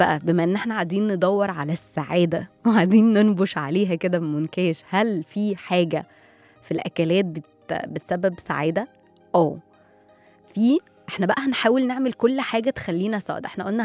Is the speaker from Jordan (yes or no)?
no; Egypt; ف خليني اقول لكم حاجه، يا ريت تبقى موجوده عندنا في مصر